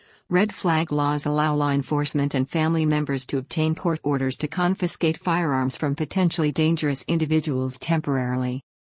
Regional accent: Ohio, United States; In my home state of Ohio, Governor Mike DeWine pushed for red flag laws before backtracking on the issue.

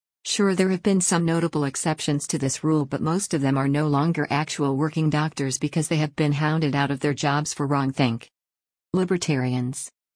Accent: England, United Kingdom; it has been something of a disappointment to me as an Englishman to see how swiftly most of my compatriots have caved to masked tyranny

